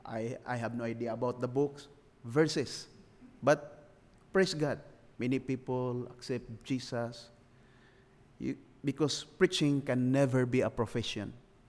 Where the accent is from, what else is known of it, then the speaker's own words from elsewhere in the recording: Philippines; When you say mission, as a Filipino, we are the product of missionaries, the American missionaries, went to the Philippines, preached the gospel.